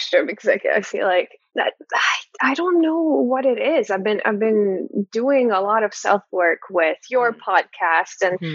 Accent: Hungary; And I'm from Hungary originally.

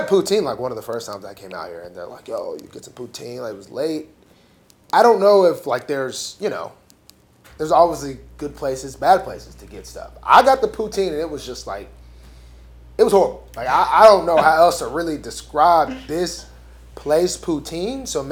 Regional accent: United States; I'm very American when it comes to, like, I thought for the longest it was like Toronto, Canada.

